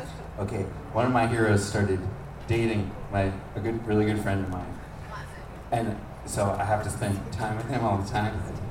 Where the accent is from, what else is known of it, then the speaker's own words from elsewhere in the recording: Portland, Oregon, United States; This project is called … I'm from Portland, Oregon. I'm on a 3-week tour right now.